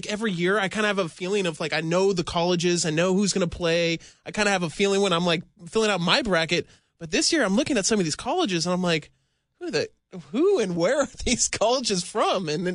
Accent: California, United States; also born or lived in East Bay; because I grew up in the East Bay, Cal.

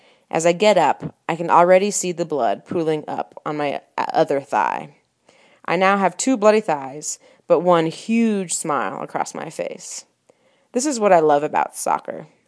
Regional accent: Seattle, Washington, United States; So I grew up in Seattle, where we had fields called Syntrex.

